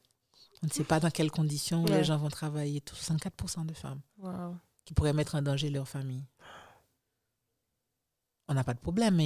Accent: Haiti; Quand je regarde ma réalité en tant qu'haïtienne, la réalité des femmes dans mon pays

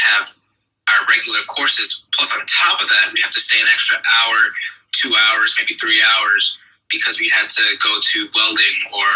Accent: Queens, New York, United States; So I grew up in Queens, New York, and aviation was never really in my family.

